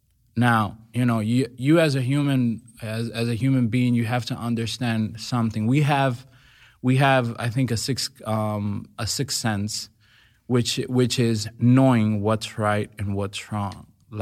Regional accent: Dominican Republic; English is a second language; I come from Dominican Republic, from a really, really poor neighborhood called Las Cañitas.

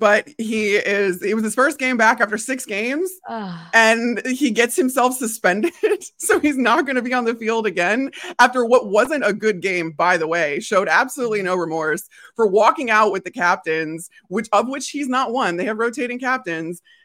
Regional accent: Charlotte, North Carolina, United States; I don't think Coach knew that I'm from Charlotte.

